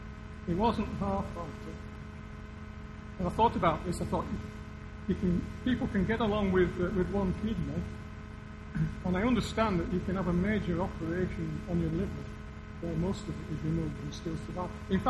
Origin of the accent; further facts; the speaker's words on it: Yorkshire and the Humber, United Kingdom; accent: Yorkshire; I come from Yorkshire originally. I discovered a few weeks ago that I'm what is known as a professional Yorkshireman. I've never really tried to lose my accent.